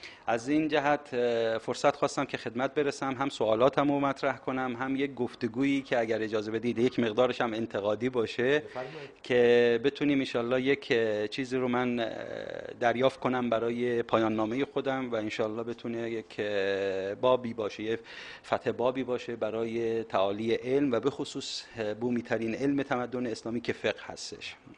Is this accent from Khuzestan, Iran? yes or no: yes; Khorramshahr, Khuzestan, Iran; اهل خرمشهر هستم